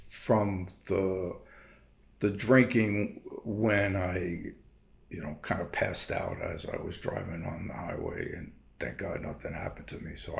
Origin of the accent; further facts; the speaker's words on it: Inwood, New York, United States; also born or lived in Far Rockaway; So I was born in St. Joseph's Hospital in Far Rockaway. Grew up in Inwood, Long Island, and had a good childhood.